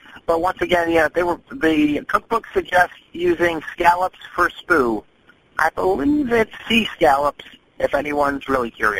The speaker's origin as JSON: {"language": "English", "town": "Miami", "region": "Florida", "country": "United States", "lives_now": "Daytona, United States", "said": "from Miami, no longer living in Miami. I now live in Daytona, which is about, I don't know, an hour and 15 minutes south of Gary and Jacksonville."}